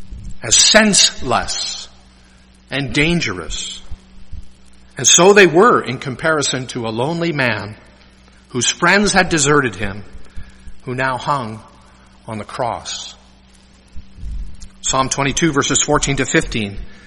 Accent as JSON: {"language": "English", "town": "Winnipeg", "region": "Manitoba", "country": "Canada", "tie": "born there", "said": "I was born in Winnipeg."}